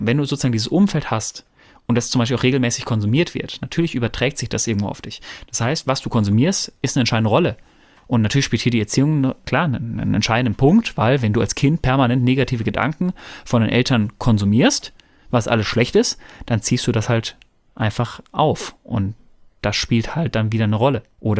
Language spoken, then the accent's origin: German; North Rhine-Westphalia, Germany